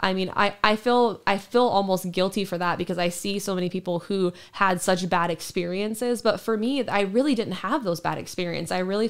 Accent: Roseburg, Oregon, United States; born there; I feel like I have memories when we lived in Oregon. I was born in Roseburg, Oregon.

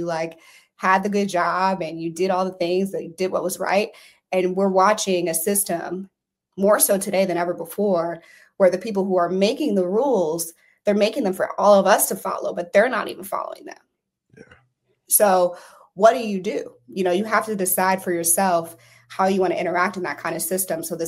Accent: St. Louis, Missouri, United States; I'm from St. Louis originally

